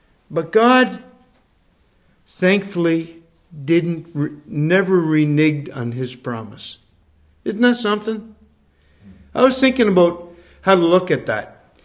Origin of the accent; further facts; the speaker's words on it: Nova Scotia, Canada; now in Bicester, United Kingdom; You can tell by my accent that I'm not from Bicester. I'm from a place in Nova Scotia, which is on the east coast of Canada. And there's a little island there called Cape Breton.